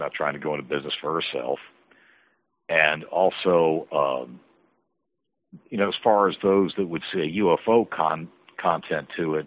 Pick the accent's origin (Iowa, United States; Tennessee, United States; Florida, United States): Florida, United States; I grew up in South Florida, and my father was a big electronics engineer down there